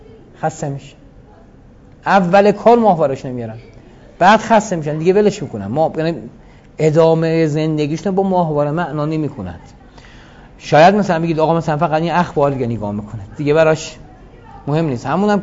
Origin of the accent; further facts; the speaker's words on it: Iran; گفتیم از ایران هستیم